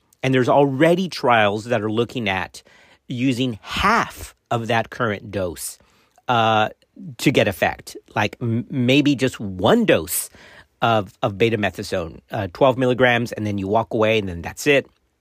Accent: Laredo, Texas, United States; I grew up in Laredo on the border. Man, it was some crazy stuff.

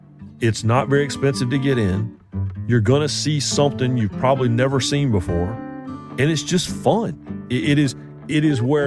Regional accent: Raleigh, North Carolina, United States; I grew up in Raleigh, and Richmond wasn't that far up the road.

